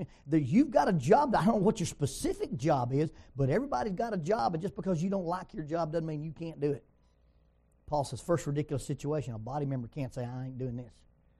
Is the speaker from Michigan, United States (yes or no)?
no; Oxford, Alabama, United States; She's from Velvet Ridge, Arkansas. I'm from Oxford, Alabama.